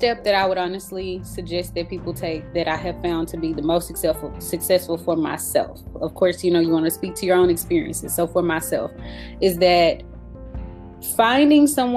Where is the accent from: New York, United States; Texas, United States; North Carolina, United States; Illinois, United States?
Texas, United States; Dallas; now in Austin, United States; I'm from Dallas, Texas, but I currently reside in Austin, of course, being an employee at UT.